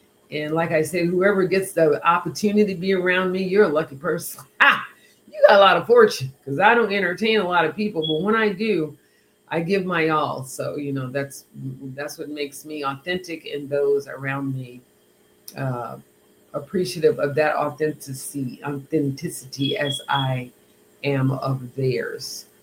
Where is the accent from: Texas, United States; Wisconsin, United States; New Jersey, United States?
Texas, United States; Amarillo; also born or lived in Waco; And yeah, I've got African descent, but I was born in Amarillo, Texas. And I grew up in Amarillo and Waco.